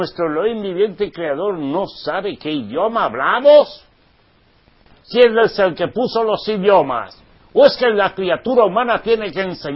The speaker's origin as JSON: {"language": "Spanish", "country": "Spain", "tie": "born there", "said": "Pues yo nací en España y hablo español."}